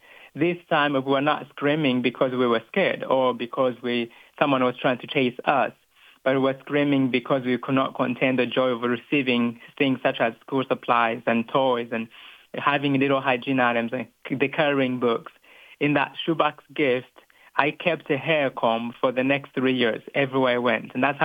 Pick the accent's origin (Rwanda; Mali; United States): Rwanda; English is a second language; I was born and raised in Rwanda at a time when tribal unrest was at its greatest back in the 90s